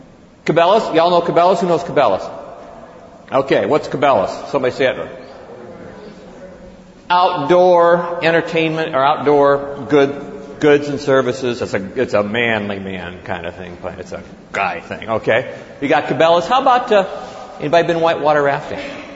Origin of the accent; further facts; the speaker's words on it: Indianapolis, Indiana, United States; For example, I'm from Indianapolis.